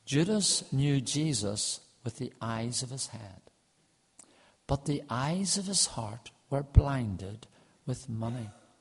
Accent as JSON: {"language": "English", "town": "Saintfield", "region": "Northern Ireland", "country": "United Kingdom", "tie": "born or raised there", "said": "I grew up in Saintfield, County Down. It was my home."}